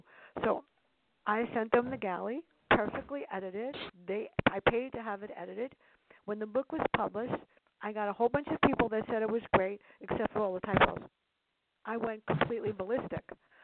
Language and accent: English; New York, United States; two stories growing up in the South Bronx with my sister, who I miss.